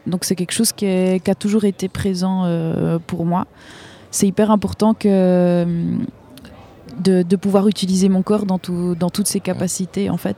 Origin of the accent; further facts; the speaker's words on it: Switzerland; Moi, j'ai grandi en Suisse